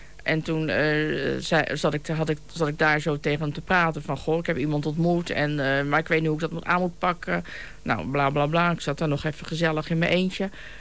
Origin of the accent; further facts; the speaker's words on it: Rotterdam, South Holland, Netherlands; Ik ben in Rotterdam geboren.